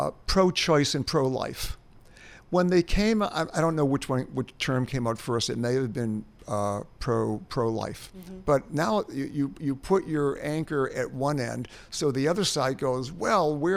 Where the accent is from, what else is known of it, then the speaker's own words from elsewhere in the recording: Boston, Massachusetts, United States; I grew up in Boston. I don't know what it's like to grow up in Asia or Africa.